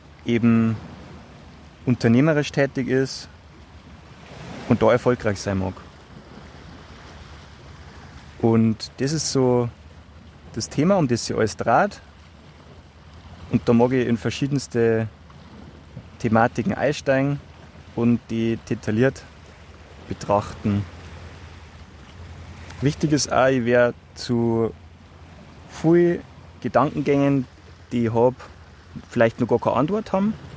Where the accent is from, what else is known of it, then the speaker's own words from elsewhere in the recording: Bavaria, Germany; wenn man so hört, komme ich aus Bayern.